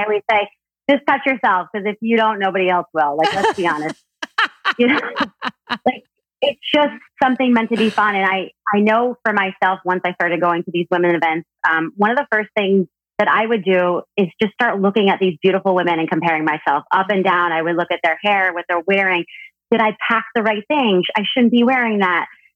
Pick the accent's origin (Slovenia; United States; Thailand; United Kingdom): United States; New Jersey; So, you know, I grew up in Jersey up north.